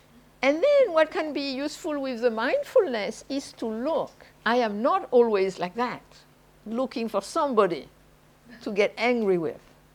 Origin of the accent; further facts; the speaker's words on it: the South, France; English is a second language; I am French from the South, so it comes more naturally to me.